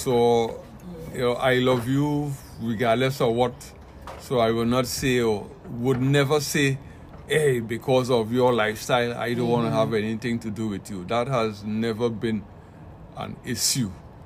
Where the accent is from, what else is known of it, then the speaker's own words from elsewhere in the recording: Trinidad & Tobago; I'm from Trinidad. And I'm here just on a short vacation